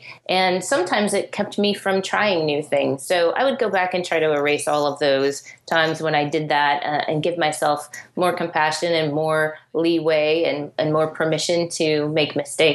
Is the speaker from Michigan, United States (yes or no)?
yes; Detroit, Michigan, United States; My hometown is in the Detroit area, and that area is going through a rebirth